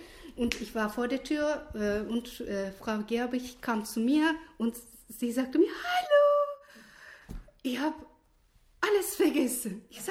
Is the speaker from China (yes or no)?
no; Turkey; German is a second language; Ich komme aus der Türkei.